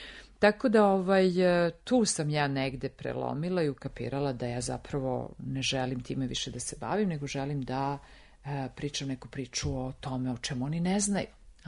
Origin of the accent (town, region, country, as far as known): Serbia